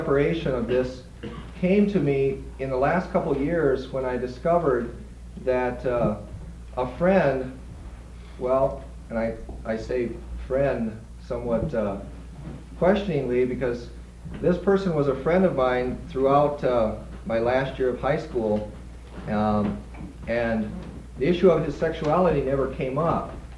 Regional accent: South Dakota, United States; For myself, growing up in South Dakota, for me it seemed as though gay and lesbian people didn't exist

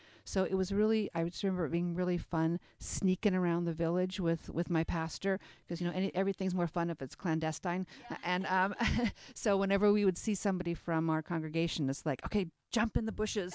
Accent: Washington, United States; also born or lived in Fortuna, California; I grew up in Western Washington, so I'd always heard about Holden, but it took moving to California for me to actually get here. I moved to Fortuna, California

